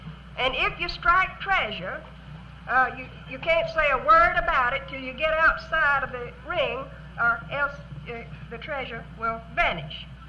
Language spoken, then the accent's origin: English; Florida, United States; if ever I'm far away from Florida and I hear this song, I may just have to tune up and cry, as we Florida crackers say.